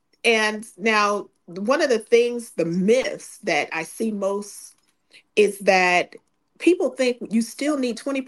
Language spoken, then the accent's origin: English; Augusta, Georgia, United States; now in Atlanta, United States; My husband and I are from Augusta, Georgia. I'm here from Atlanta.